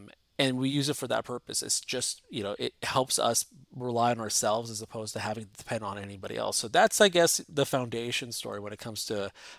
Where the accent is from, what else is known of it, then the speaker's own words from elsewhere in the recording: Lebanon; now in Canada; I'm Lebanese by heritage. I mean, I'm Lebanese as well right now. And, you know, growing up in Lebanon